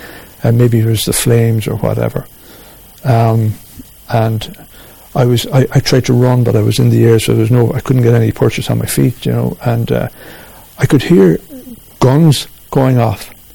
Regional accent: Munster, Ireland; I'm a Catholic from South Tipperary

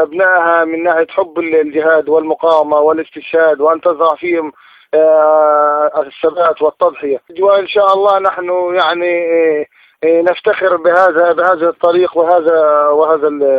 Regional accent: Gaza Strip, Palestine; والله إحنا كشعب فلسطيني وفي قطاع غزة

